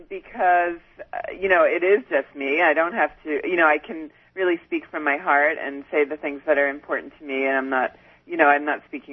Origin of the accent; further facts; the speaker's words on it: Philadelphia, Pennsylvania, United States; I'm from Philly, so what am I going to say about New Jersey?